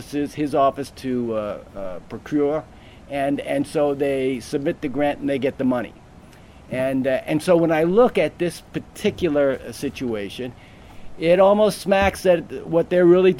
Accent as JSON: {"language": "English", "region": "California", "country": "United States", "said": "First of all, yes, I'm from California, and it's a wonderful place"}